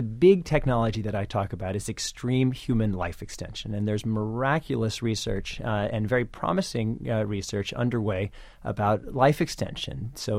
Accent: Kansas City, Missouri, United States; I am from Kansas City. As a matter of fact, I was there yesterday.

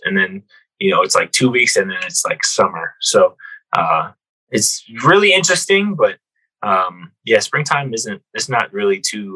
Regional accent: Minnesota, United States; So, I'm from Minnesota, so I'm a pro.

